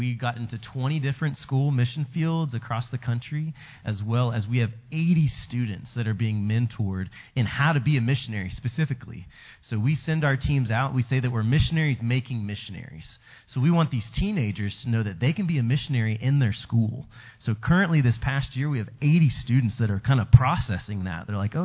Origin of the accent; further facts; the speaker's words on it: Mansfield, Texas, United States; I'm from Mansfield, that city just south of Arlington. So we were actually able to place a team at the church that I grew up